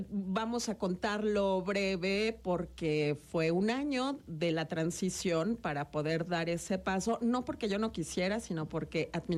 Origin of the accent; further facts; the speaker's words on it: Cuernavaca, Morelos, Mexico; born there; No soy de aquí, ni soy de allá. Bueno, nací en Cuernavaca, me fui a estudiar Derecho a Toluca. De ahí viajé a la Ciudad de México alguna temporada porque no tenía plaza.